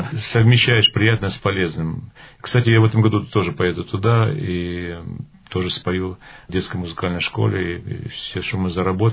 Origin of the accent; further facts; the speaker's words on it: Krasnodar Krai, Russia; я выступал у себя на родине, на Кубани, в детской музыкальной школе.